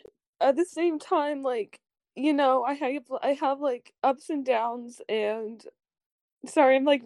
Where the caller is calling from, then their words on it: Bellingham, Washington, United States; Hi, I'm calling in from Bellingham.